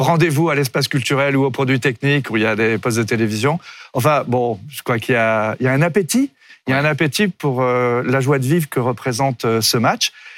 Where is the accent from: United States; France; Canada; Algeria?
France; Brittany; je suis un marin, je suis un breton